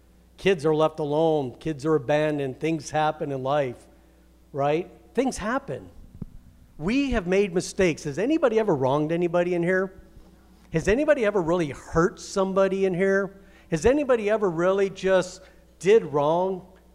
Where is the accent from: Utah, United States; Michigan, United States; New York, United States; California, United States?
Michigan, United States; me and my dad, man, we had some very rough years growing up in Michigan.